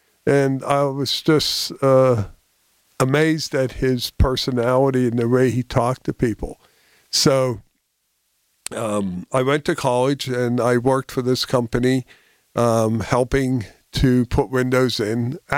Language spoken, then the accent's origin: English; Dormont, Pennsylvania, United States; now in Peters, United States; I grew up in Dormont.